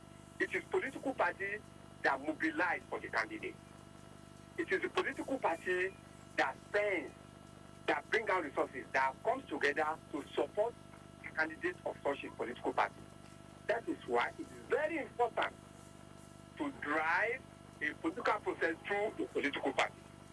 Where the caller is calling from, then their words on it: Maitama, Federal Capital Territory, Nigeria; I'm calling from Maitama.